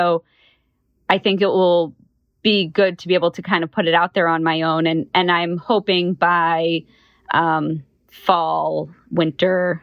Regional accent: New York, United States; now in Miami, United States; Danny's from Michigan. I'm from New York and both of our families spend time a lot in Florida.

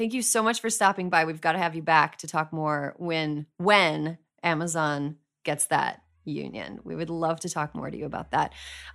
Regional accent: Wisconsin, United States; In my home state of Wisconsin, Scott Walker did a lot to, right-to-work laws, Scott Walker-esque type maneuvers to dismantle public sector unions.

